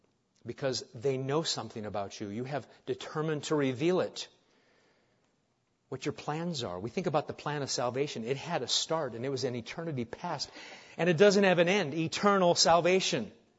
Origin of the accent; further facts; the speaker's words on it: Nebraska, United States; When I was growing up in Nebraska, we had a sportscaster.